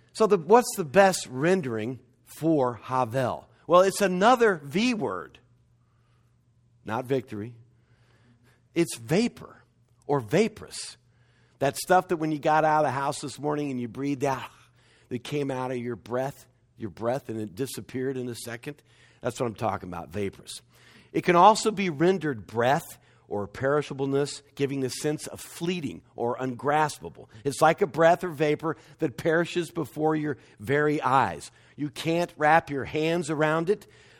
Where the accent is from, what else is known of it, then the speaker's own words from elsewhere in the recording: Dallas, Texas, United States; Growing up in Dallas, big, wide, concrete boulevards and the clouds would cast those shadows